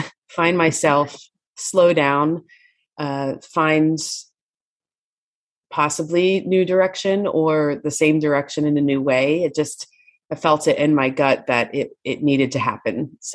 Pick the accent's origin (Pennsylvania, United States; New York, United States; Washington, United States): New York, United States; So in fourth grade, I grew up in New York, and you get to pick which instrument you want to play.